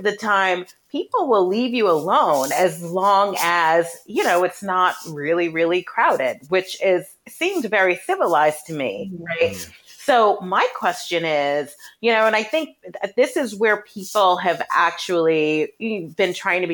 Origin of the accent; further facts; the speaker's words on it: New York, United States; I mean, growing up in New York, like, you could never just go in a place and sit down.